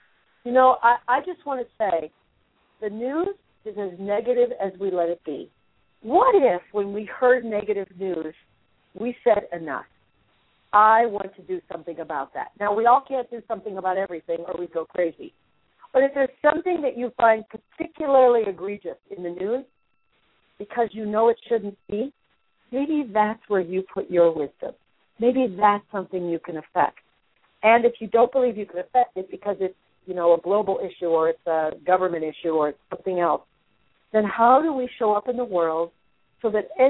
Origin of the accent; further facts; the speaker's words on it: Norwalk, Ohio, United States; I'm a Buckeye.